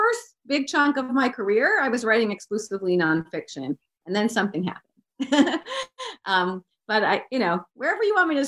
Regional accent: San Francisco, California, United States; also born or lived in Bronx; I was born in the Bronx in New York. And then my father was drafted during Vietnam. We moved to San Francisco.

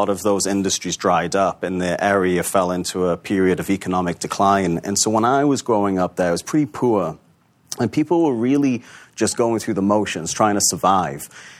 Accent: Newcastle, North East England, United Kingdom; You know, I grew up in Newcastle, like you said, which is.

